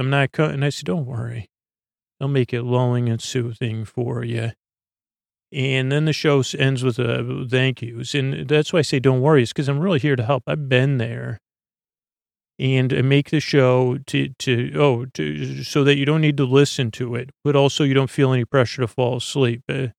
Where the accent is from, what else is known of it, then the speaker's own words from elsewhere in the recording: Ronkonkoma, New York, United States; accent: Ronkonkoma/Long Island; I don't have my Ronkonkoma accent on me right now. Plural, Coral. That's not a good Long Island accent.